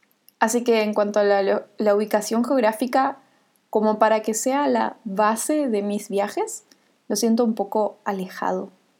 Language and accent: Spanish; Argentina; moved away; Otra cosa que me gusta de vivir en Argentina, bueno, ahora en realidad es la primera vez que estoy viviendo en mi país, pero estoy viviendo en otra ciudad que no es la ciudad en la que nací.